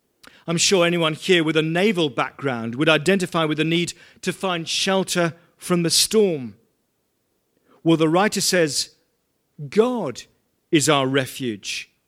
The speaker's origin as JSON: {"language": "English", "region": "England", "country": "United Kingdom", "tie": "born or raised there", "said": "I was born and raised in England"}